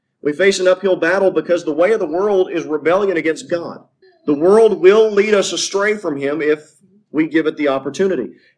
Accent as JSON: {"language": "English", "region": "Tornado Alley", "country": "United States", "tie": "born or raised there", "said": "I grew up in Tornado Alley, and I've seen more than my fair share of houses demolished."}